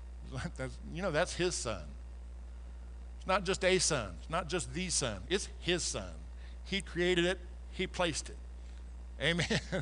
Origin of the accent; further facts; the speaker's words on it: Nebraska, United States; I'm from Nebraska, so farming was a big deal there.